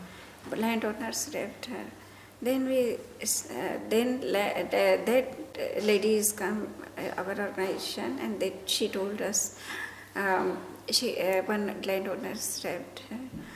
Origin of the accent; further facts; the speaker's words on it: India; English is a second language; from India.